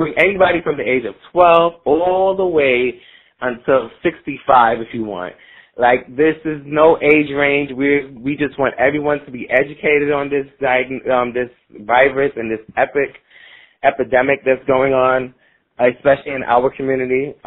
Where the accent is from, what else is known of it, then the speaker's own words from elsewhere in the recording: Brooklyn, New York, United States; Well, right now we're starting in Brooklyn because that's my hometown and I need to educate my people first.